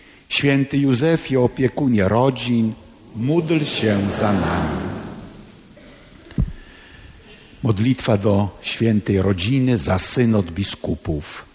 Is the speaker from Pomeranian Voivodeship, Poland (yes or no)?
no; Pleszew, Greater Poland Voivodeship, Poland; bo się urodziłem w Pleszewie, w szpitalu sióstr służebniczek. Tutaj odbyłem wszystkie edukacje do momentu seminarium